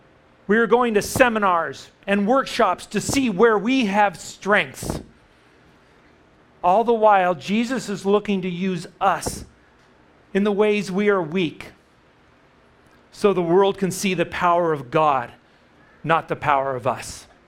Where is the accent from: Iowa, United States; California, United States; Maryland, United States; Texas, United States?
California, United States; I grew up in Central California, and I went down to San Diego for college.